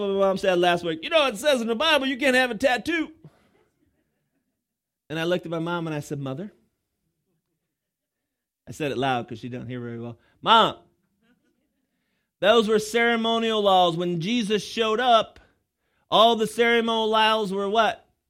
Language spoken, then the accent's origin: English; Illinois, United States; now in Wisconsin, United States; I'm from Illinois. I didn't tell anybody. I was from Illinois for a long time when I moved to Wisconsin.